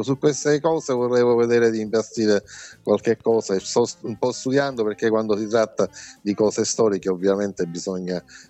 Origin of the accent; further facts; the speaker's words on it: Palermo, Sicily, Italy; Sono di Palermo, sì, infatti il siciliano nasce da questo.